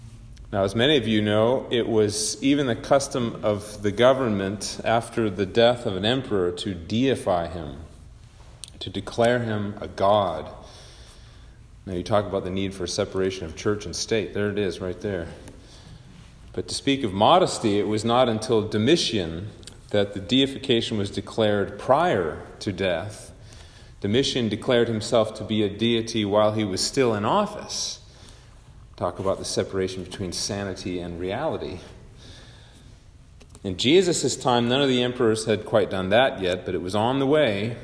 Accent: Canada; And I remember growing up in Canada

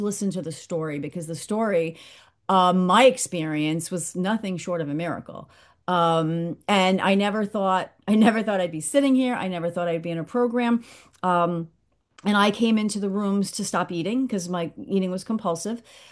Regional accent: New York, United States; from New York, and I just got back from vacation yesterday

